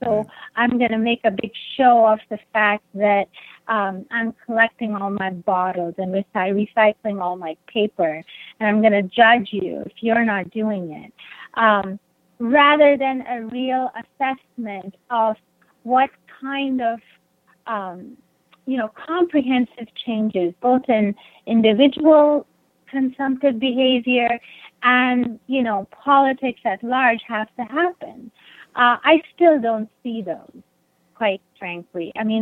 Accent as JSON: {"language": "English", "country": "Pakistan", "tie": "born or raised there", "said": "I grew up in Pakistan."}